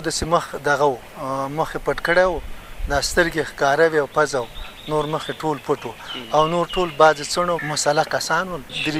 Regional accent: Nangarhar, Afghanistan; چې زه خپله د ننګرهار یم

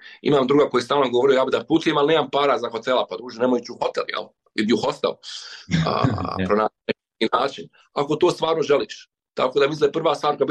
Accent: Bosnia & Herzegovina; ja sam iz Bosne i Hercegovine

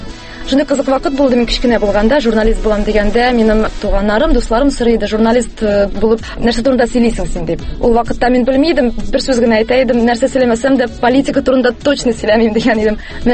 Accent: Nurlat, Tatarstan, Russia; now in Kazan, Russia; Мин үзем Нырлаттан, әти белән аны Нырлатта тора, мин инде бер нишә дип әйтим. Мәктәпне бетергәч, Казанга күчеп киттем, шуннан шул Казанда калдым инде.

